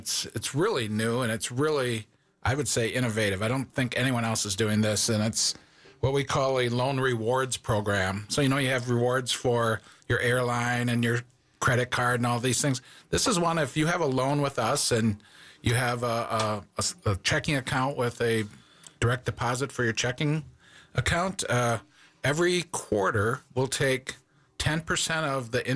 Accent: La Crosse, Wisconsin, United States; I am from La Crosse.

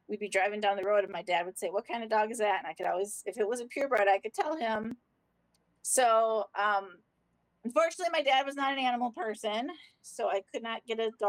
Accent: New Berlin, Wisconsin, United States; also born or lived in Milwaukee; now in Waukesha, United States; for me, home is New Berlin, because that's where I moved in middle school. So that's home. But yes, I was born in Milwaukee. Moved around a little bit, but I've been in Waukesha for, coming up on 19 years now.

